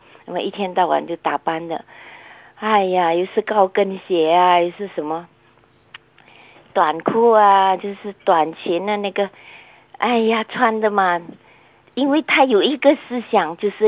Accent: China; 我们中国人呢、啊，到外面学习啊

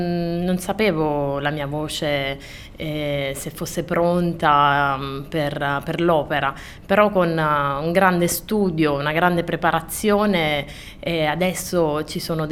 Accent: Somma Vesuviana, Campania, Italy; moved away as an adult; Precisamente sono di un paesino vicino a Napoli che si chiama Somma Vesuviana. E questo è il mio paese di origine e è sempre più facile, mi individuano come napoletana effettivamente.

